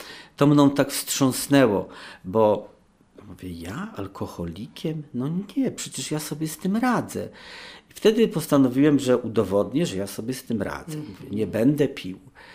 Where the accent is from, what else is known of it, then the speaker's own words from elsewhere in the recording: Pabianice, Łódź Voivodeship, Poland; jestem z Pabianic